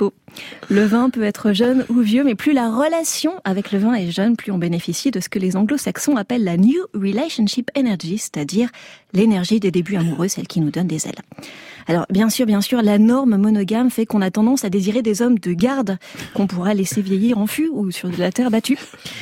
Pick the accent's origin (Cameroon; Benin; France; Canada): France; on est français